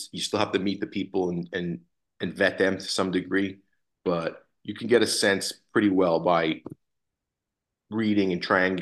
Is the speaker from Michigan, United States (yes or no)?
no; New York, United States; moved away as an adult; now in Las Vegas, United States; I love the fact that I'm from New York originally, but I wouldn't live anywhere else right now. I love being in Las Vegas.